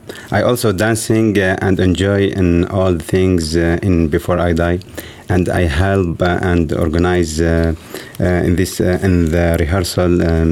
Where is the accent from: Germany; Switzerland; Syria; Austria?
Syria; German is a second language; ich bin aus Syrien.